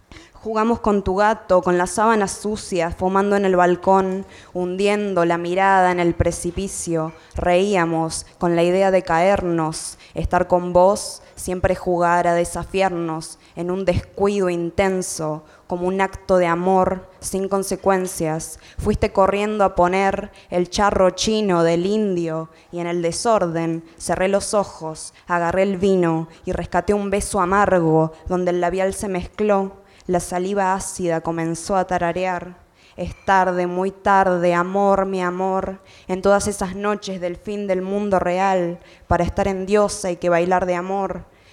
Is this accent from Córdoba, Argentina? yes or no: yes; Córdoba, Argentina; Buenas noches. Bueno, vengo de Córdoba.